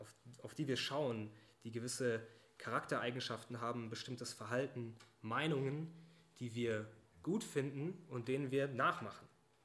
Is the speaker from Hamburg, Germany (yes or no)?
no; Worms, Rhineland-Palatinate, Germany; Ich komme ursprünglich aus Rheinland-Pfalz. Bin in Worms geboren, wenn das vielleicht etwas sagt.